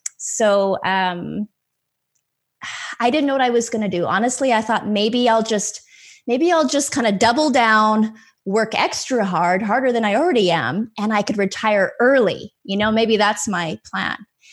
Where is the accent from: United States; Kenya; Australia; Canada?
Canada; I'm Canadian, and working 24 hours a week at the same time.